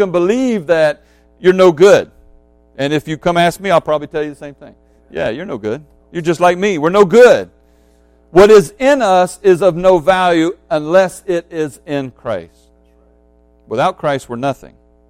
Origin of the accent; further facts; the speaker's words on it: the South, United States; We're all from the South, so we should know.